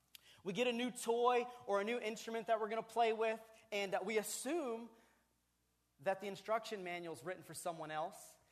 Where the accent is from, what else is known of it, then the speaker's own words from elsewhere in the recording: Maryland, United States; There I was in the cul-de-sac in the neighborhood that I grew up in Southern Maryland.